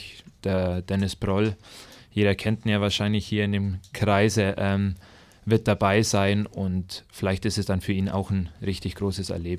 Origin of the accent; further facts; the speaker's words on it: Füssen, Bavaria, Germany; ich komme aus Füssen im Allgäu.